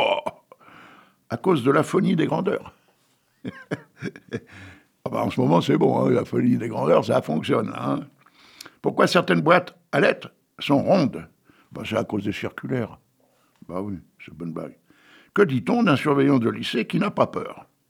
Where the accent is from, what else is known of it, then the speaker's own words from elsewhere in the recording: Bruay-en-Artois, Hauts-de-France, France; born there; Et moi, je suis né dans le Pas-de-Calais. Mais pas Arras, à Bruay-en-Artois.